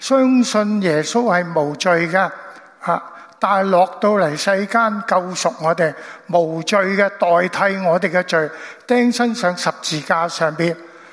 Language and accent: Cantonese; China; 我中国人来的嘛